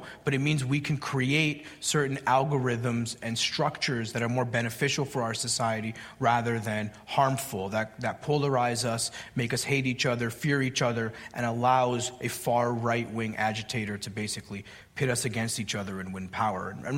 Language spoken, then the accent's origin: English; Canada; I mean, I think the welfare state where I grew up in Canada was interesting